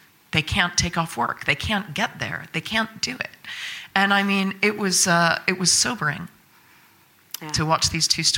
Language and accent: English; United States; well, I'm from America, you know, where everything is fine.